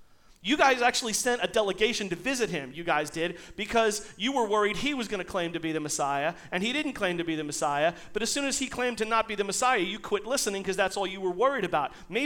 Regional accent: Selden, New York, United States; That's like being from Selden. I'm from Selden.

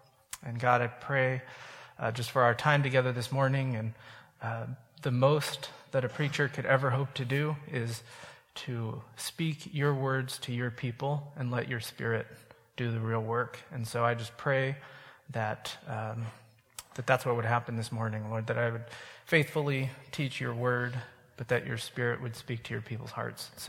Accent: San Francisco, California, United States; I'm from San Francisco. We don't grow stuff.

